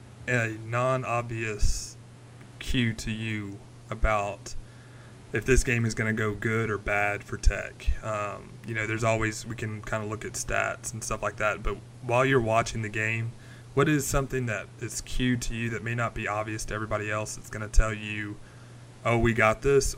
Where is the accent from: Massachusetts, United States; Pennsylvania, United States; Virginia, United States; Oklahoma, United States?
Oklahoma, United States; Midwest City; also born or lived in Texas; I spent mid-90s growing up in Midwest City.